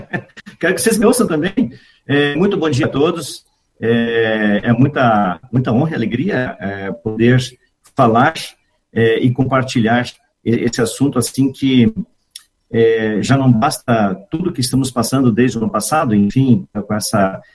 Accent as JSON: {"language": "Portuguese", "town": "Nova Venécia", "region": "Espírito Santo", "country": "Brazil", "tie": "born there", "said": "Mas eu nasci no Espírito Santo, numa cidade... Hoje acho que já é uma cidade, mas Vila Pavão, né? Nova Venécia. Nova Venécia era a cidade onde tinha maternidade quando eu nasci lá."}